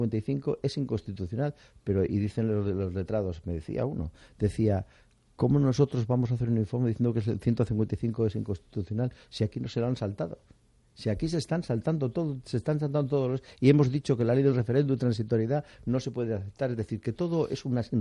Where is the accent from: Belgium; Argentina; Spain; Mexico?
Spain; Porque aquí, antes que periodistas, somos españoles.